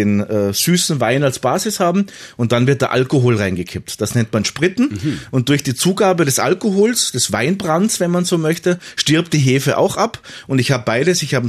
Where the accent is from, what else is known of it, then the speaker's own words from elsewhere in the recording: Austria; Ich weiß, als Österreicher, ich habe das alles verdrängt.